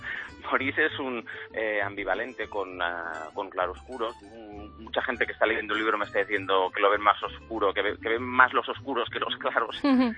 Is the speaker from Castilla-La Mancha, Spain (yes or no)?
no; Barcelona, Catalonia, Spain; yo soy de Barcelona